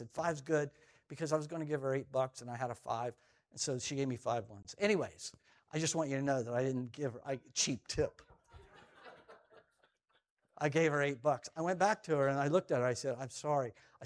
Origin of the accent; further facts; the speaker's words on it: Belpre, Ohio, United States; I remember living up and growing up in Belpre, Ohio